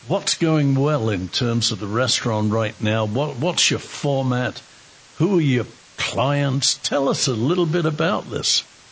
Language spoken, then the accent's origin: English; United Kingdom; we displaced Brits are making a move to retake over this country